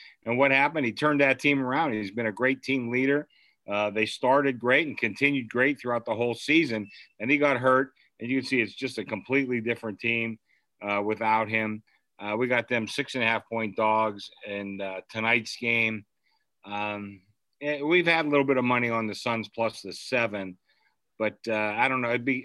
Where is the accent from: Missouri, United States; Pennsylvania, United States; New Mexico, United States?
Pennsylvania, United States; Pittsburgh; I grew up in Pittsburgh. We didn't have an NBA team. In my little neighborhood, we grew up, half the neighborhood was Celtic fans.